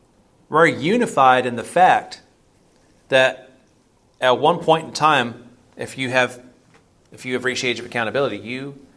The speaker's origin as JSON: {"language": "English", "town": "Cocoa", "region": "Florida", "country": "United States", "tie": "born or raised there", "said": "where I grew up in Cocoa, Florida, my high school was probably 60-40 white-black."}